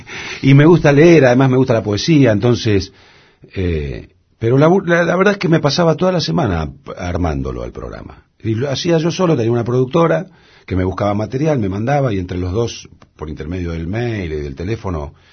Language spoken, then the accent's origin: Spanish; Rosario, Santa Fe, Argentina; Yo soy uno de Rosario, de Barrio Belgrano